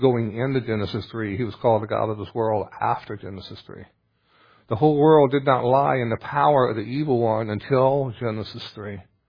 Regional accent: the South, United States; they give me a lot of flack for being a Southerner.

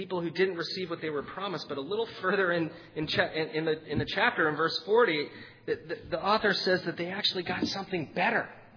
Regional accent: Texas, United States; I am actually originally from Texas, so I don't have as high a learning curve

